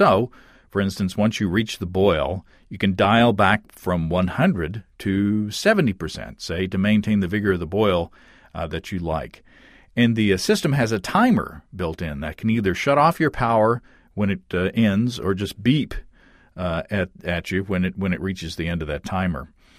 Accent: Hot Springs, Arkansas, United States; Well, it's good to have a good beer sprouting up around my hometown.

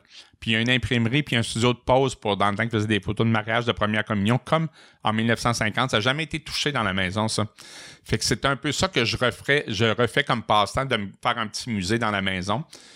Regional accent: Matane, Quebec, Canada; born there; moi, je suis né à Matane. J'ai passé à peu près tous les étés de ma vie en Gaspésie. La famille de mon père et de ma mère venait de Matane.

